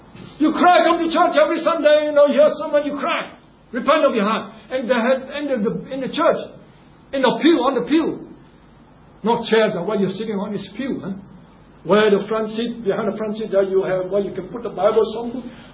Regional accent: Singapore; I'm Chinese, you know. Are you from China? So now I'm from Singapore.

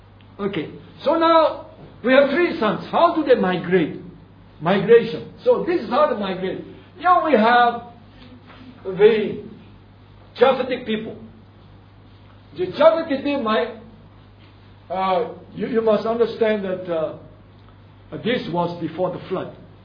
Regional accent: Singapore; we here, we are Singaporean. I mean, I'm a Chinese Singaporean. But my ancestry traces back to China.

